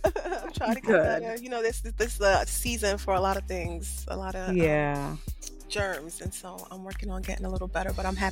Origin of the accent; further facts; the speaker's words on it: New York, United States; now in Atlanta, United States; I'm from New York and played spades all the time there.